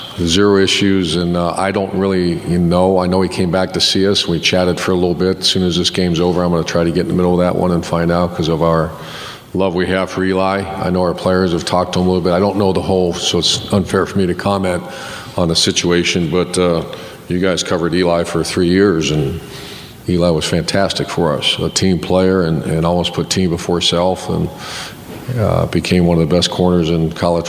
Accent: Ohio, United States; talking about my home state and making the great state of Ohio proud

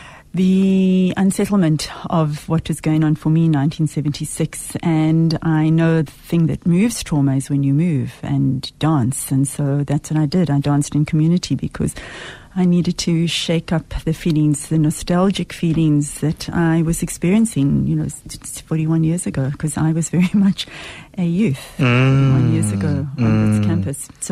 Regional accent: Bloemfontein, Free State, South Africa; I grew up in Bloemfontein, right? And Brantford was down the road. And one of Winnie's comrades lived across the road from me.

